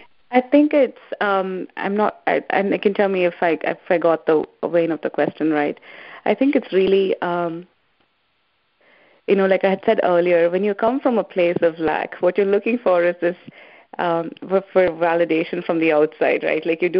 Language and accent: English; India; moved away as an adult; Growing up in India and coming to work here, study and work here, it's just, it's two very different worlds.